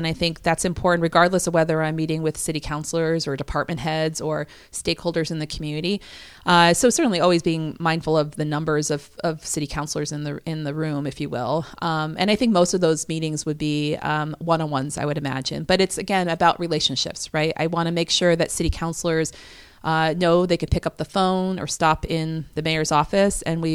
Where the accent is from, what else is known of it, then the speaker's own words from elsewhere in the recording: Barre, Vermont, United States; like my hometown of Barrie City, for example.